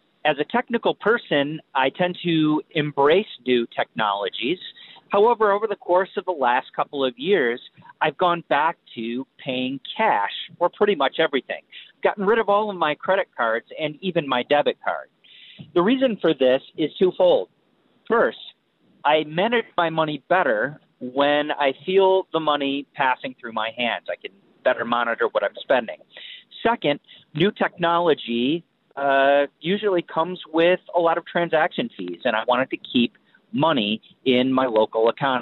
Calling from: Flint, Michigan, United States; I'm calling from Flint, Michigan

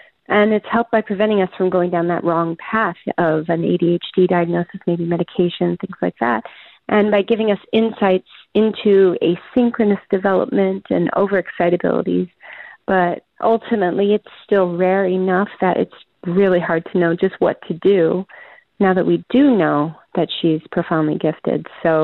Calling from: Phoenix, Arizona, United States; I'm calling from the Phoenix area

